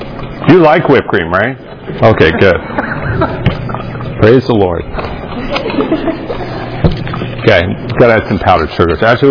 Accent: United Kingdom; now in United States; although I've lost a lot of my accent from living here in America, I'm British deep down at heart, right?

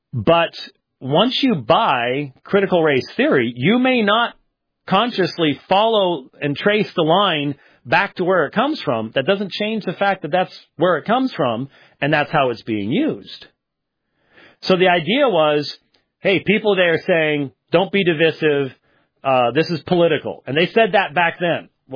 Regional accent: Pennsylvania, United States; also born or lived in Minnesota; now in Arizona, United States; I was born in Minnesota. Raised in Pennsylvania, and then Arizona is neither south nor north.

